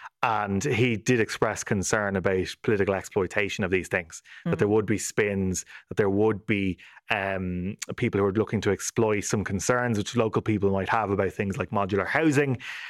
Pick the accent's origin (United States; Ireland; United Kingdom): Ireland; Whereas we are all Irish people, and if you see the political disagreements that we have in our country, those also apply in Ukraine.